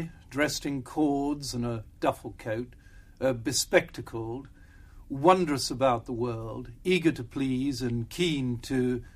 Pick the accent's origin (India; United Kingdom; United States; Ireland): United Kingdom; England; I was from the Midlands. We had a good, sound family, but it was a very ordinary background. My father had a filling station which became a repair garage.